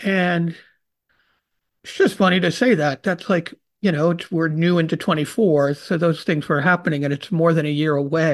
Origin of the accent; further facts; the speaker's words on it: Rochester, United States; for me, I grew up in Rochester.